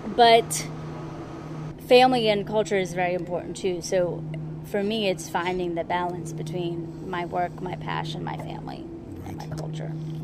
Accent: New Orleans, Louisiana, United States; I feel like I'm from New Orleans. There's a lot of culture in my town and in my blood.

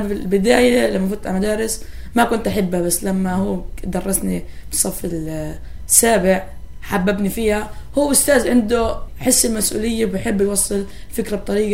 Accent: Baqaa camp, Balqa Governorate, Jordan; أنا من الأردن، من مخيم البقعة، بدرس بمدارس الأونروا بصف التاسع، أصلي من غزة.

